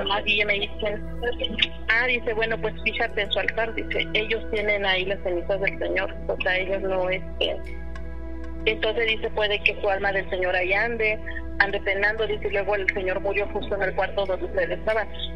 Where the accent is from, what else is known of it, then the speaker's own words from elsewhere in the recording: Guerrero, Mexico; cuando yo tenía como 6 años, yo soy de Guerrero.